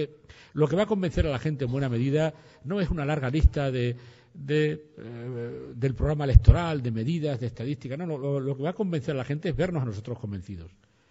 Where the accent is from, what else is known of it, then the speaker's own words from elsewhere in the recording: Jaraíz, Extremadura, Spain; en mi pueblo, en Jaraíz, mi pueblo de origen